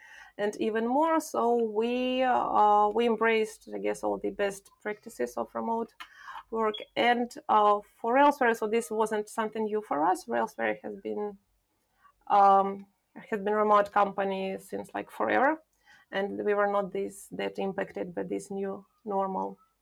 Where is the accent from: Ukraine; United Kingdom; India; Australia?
Ukraine; English is a second language; now in Argentina; I live in Argentina, but I'm originally from Ukraine. That's why I don't have Spanish accent.